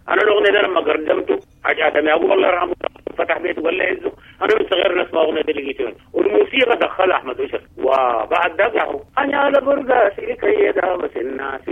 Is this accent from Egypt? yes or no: no; El Fasher, Darfur, Sudan; أنا ظهرت من الفاشل أمشي أقول أنا من شندي أنا واسر نفسي من شندي لكن أنا ظهرت من الفاشل قلت لهم أنا من دارفور ومن الفاشل